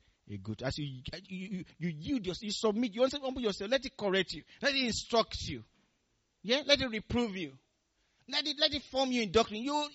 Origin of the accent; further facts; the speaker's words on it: Nigeria; when we're doing some entrance exams for special schools when I was growing up in Nigeria